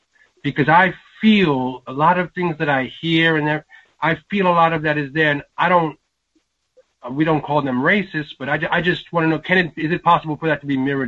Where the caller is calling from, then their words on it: Japan; Yes, I'm calling from Japan.